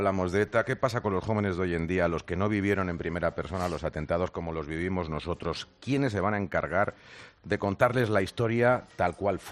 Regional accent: Madrid, Community of Madrid, Spain; Que yo soy madrileño, chavalote.

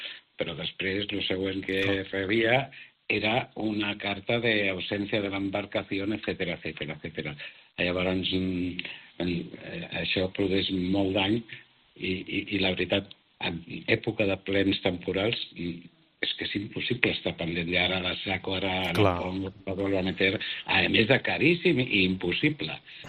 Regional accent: Balearic Islands, Spain; som de Menorca tots

